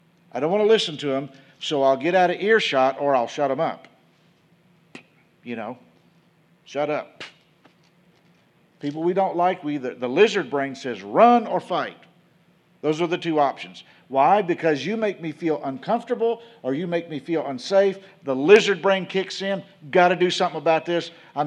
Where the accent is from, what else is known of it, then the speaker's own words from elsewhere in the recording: Wilmore, Kentucky, United States; I grew up in Wilmore, Kentucky. Wilmore, Kentucky is just south of Lexington, Kentucky.